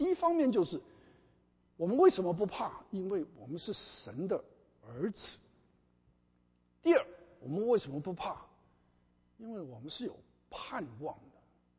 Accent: China; 那我们中国人呢、啊、以前呢、啊、都是非常怕爸爸的

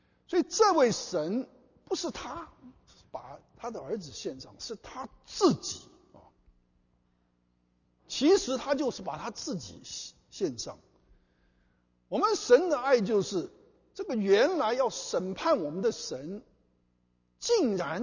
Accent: China; 那我们中国人呢、啊、以前呢、啊、都是非常怕爸爸的

